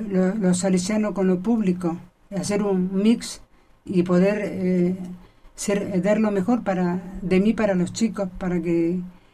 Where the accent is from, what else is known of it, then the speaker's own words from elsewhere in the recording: Comodoro Rivadavia, Chubut, Argentina; Y emigré a Comodoro Rivadavia, mi lugar de origen. Yo soy nativa de Comodoro Rivadavia. Soy nacida y criada, orgullosamente patagónica, porque muchos creen que yo soy del norte.